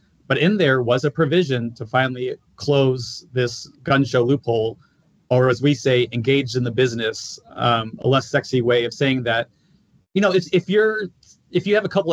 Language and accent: English; California, United States; also born or lived in Los Angeles; I'm from Southern Orange County originally, but then stayed in L.A. for quite a while. I consider that kind of my where my heart is these days.